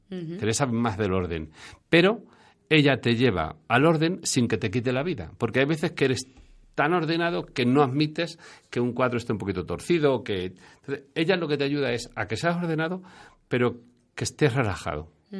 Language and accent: Spanish; Puertollano, Castilla-La Mancha, Spain; Yo soy de aquí, de Puerto Llano